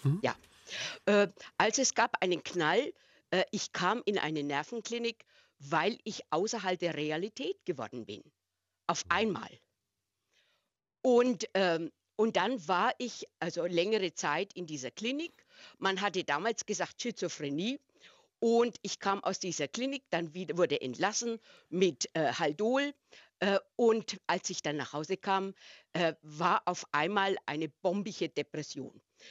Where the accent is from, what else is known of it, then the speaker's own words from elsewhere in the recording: Bavaria, Germany; Meine Heimat ist Franken gewesen und ich kam durch eine Liebe hier nach Norddeutschland.